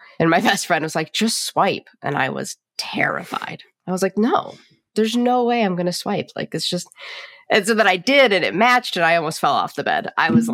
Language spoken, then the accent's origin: English; Charlotte, North Carolina, United States; Oh, so I am from Charlotte, North Carolina, so really not far from here.